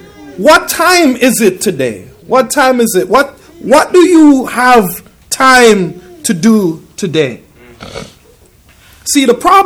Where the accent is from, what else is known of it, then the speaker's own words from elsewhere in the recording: Jamaica; I'm from Jamaica.